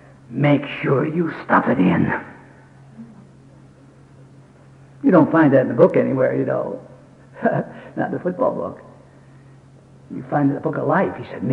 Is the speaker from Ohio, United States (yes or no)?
no; Pittsburgh, Pennsylvania, United States; now in Texas; I was raised in Pittsburgh, so I'm a Pittsburgh Steelers fan, and I'm a New Orleans Saints fan.